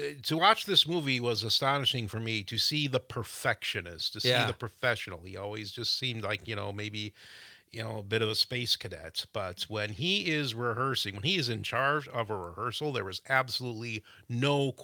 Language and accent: English; Gays Mills, Wisconsin, United States; 7 days later is typically an event called Apple Festival back in my hometown of Gays Mills.